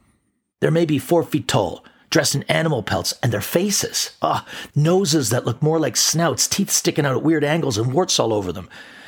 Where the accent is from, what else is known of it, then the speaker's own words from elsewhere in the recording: Winnipeg, Manitoba, Canada; I'm like, "Hey, I'm from Winnipeg, so I'm calling bullshit on that."